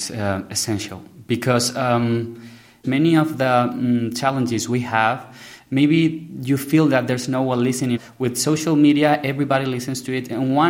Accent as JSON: {"language": "English", "town": "El Recuenco", "country": "Spain", "tie": "born or raised there", "lives_now": "Munich, Germany", "said": "my hometown is El Recuenco."}